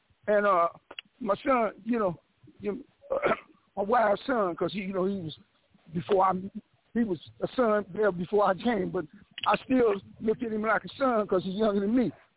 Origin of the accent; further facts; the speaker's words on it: Watts, California, United States; You know, I come from there, man. I come from Watts